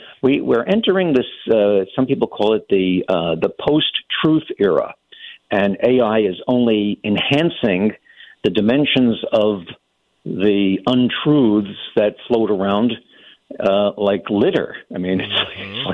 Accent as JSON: {"language": "English", "region": "New York", "country": "United States", "tie": "born or raised there", "said": "And growing up in New York, and I'm sure some of your listeners migrated to Virginia from New York."}